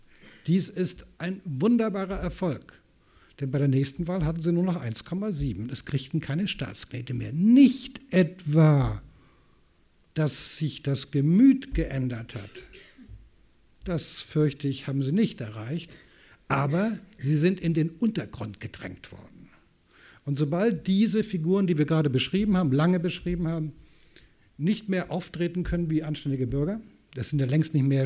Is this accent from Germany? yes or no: yes; West Germany, Germany; Da muss man natürlich als Westmensch, als Wessi, die Beispiele bringen